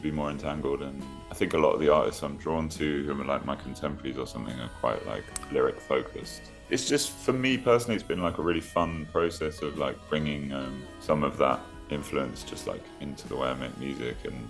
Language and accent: English; London, United Kingdom; I grew up in London